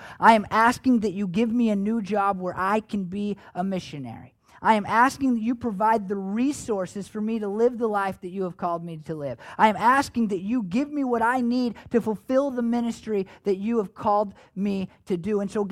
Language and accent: English; United States; But as an American, somebody who's individualistic, it's hard for me to go over to my neighbor's house